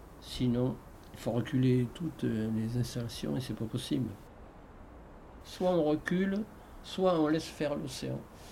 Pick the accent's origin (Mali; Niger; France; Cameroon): France; Soulac-sur-Mer, Nouvelle-Aquitaine; Je suis soulaqué, je suis né à Soulac en 1937.